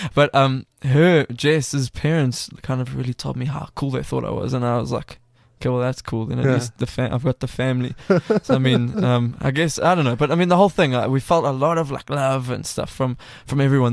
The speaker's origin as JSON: {"language": "English", "town": "Cape Town", "region": "Western Cape", "country": "South Africa", "said": "I'm from Cape Town"}